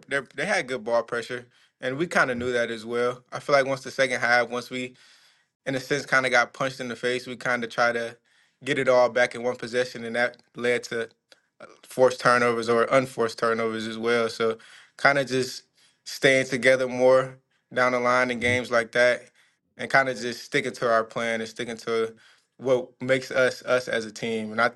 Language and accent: English; Rock Island, Illinois, United States; I'm from Rock Island, so I've always been around.